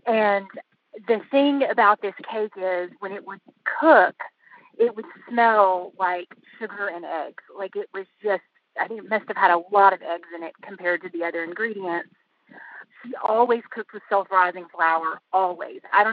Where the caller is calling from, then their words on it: Asheville, North Carolina, United States; Asheville, North Carolina.